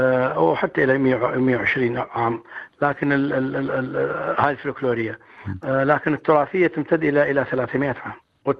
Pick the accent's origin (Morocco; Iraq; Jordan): Iraq; Mosul, Nineveh; مطرب الموصل يغني كل شيء، لانه كل هاي الاقليات موجوده، احنا عندنا اكراد وعندنا اتراك وعندنا عرب وهك، ولهذا الفنان الموصلي فنان شامل يغني كل هاي الانواع الغنائيه.